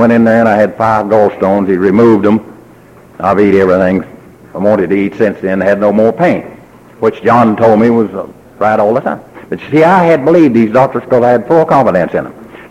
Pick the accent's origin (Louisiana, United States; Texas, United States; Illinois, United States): Texas, United States; because I was raised in West Texas. I'd seen lots of tornadoes